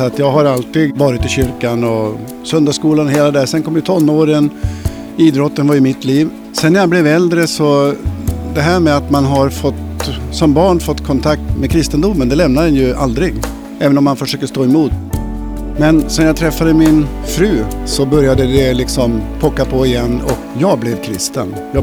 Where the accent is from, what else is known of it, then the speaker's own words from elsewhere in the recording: Norrland, Sweden; also born or lived in Stockholm; now in Sandviken, Sweden; Jag är norrlänning, kanske hörs lite grann på dialekten. Jag har bott i Stockholm i 44 år och bor numera utanför Sandviken. Jag är uppvuxen i ett kristet hem, i ett statskyrkligt hem.